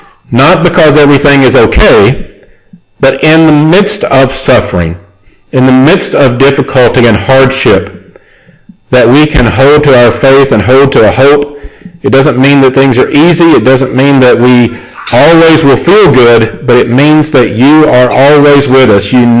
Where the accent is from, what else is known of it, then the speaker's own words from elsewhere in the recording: United States; my home country in the U.S.